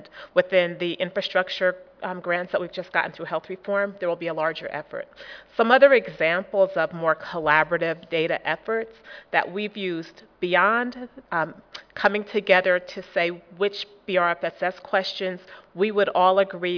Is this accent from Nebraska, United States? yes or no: no; Massachusetts, United States; I'm from Massachusetts